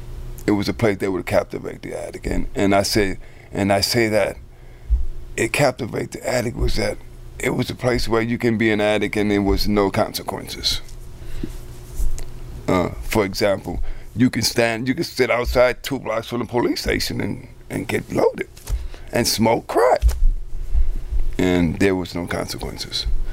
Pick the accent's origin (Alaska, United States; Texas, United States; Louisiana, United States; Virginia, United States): Louisiana, United States; New Orleans; In the Desire Housing Projects.